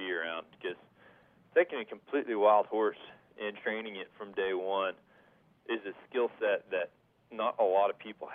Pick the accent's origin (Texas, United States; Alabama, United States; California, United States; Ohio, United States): Texas, United States; Amarillo; No, I grew up in Amarillo, Texas, which is horse country